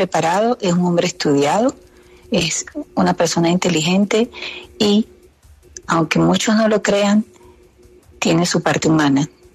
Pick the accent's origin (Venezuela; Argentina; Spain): Venezuela; moved away as an adult; now in United States; yo salí de Venezuela en el 94. Me vine a estudiar a los Estados Unidos. Aquí me casé con un venezolano, por cierto.